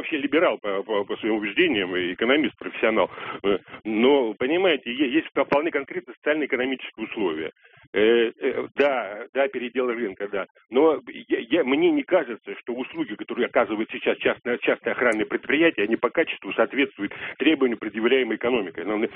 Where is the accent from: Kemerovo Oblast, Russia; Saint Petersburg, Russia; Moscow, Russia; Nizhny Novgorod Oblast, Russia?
Moscow, Russia; я из Москвы.